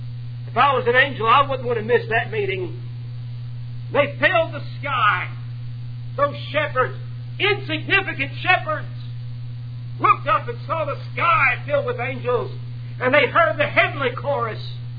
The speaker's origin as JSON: {"language": "English", "town": "San Marcos", "region": "Texas", "country": "United States", "tie": "born there", "said": "You know, I tell people, I was born in San Marcos, Texas. People in Texas know where that is. Y'all probably don't."}